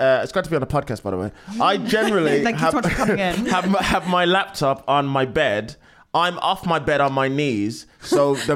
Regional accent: West Midlands, United Kingdom; I know, I'm from Albury, Black Country.

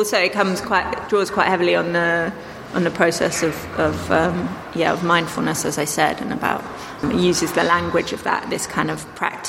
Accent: South West England, United Kingdom; I grew up in Dorset

